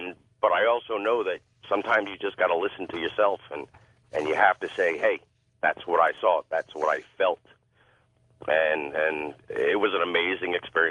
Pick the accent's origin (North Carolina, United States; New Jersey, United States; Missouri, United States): New Jersey, United States; Howell Township; born there; moved away; I currently live in Florida, but I was born in New Jersey. I lived in Howell Township.